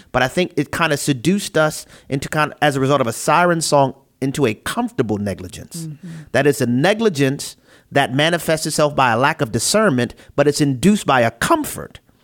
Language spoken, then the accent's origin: English; New Orleans, Louisiana, United States; Like in my hometown, I'm from New Orleans.